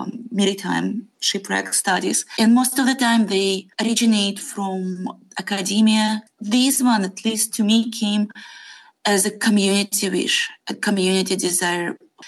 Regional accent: Saint Petersburg, Russia; English is a second language; now in Alaska, United States; I am originally from St. Petersburg, Russia, and I am now proud to say I'm an Alaskan for the last 20 years.

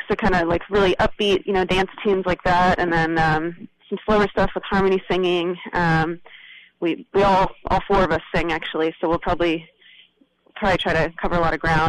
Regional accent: Portland, United States; a couple friends from Portland, which is my hometown

